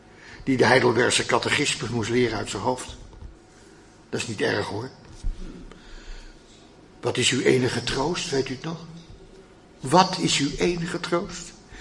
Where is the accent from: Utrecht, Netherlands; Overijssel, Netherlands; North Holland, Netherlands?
North Holland, Netherlands; Hilversum; Toen ik 18 jaar was, opgegroeid in Hilversum, ging ik voor het eerst daar naar